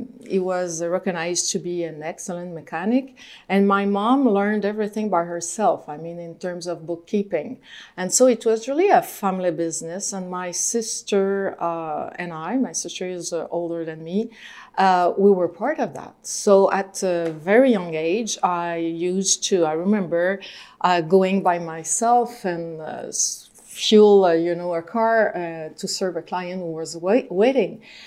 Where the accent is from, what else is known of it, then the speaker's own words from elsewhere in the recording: Joliette, Quebec, Canada; English is a second language; Yes, I grew up in Joliette. It's a city 1 hour from Montreal in the region of Lanaudière.